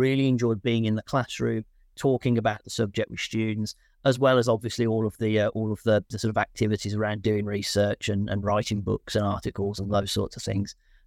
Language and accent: English; Birmingham, West Midlands, United Kingdom; So I'm from Birmingham originally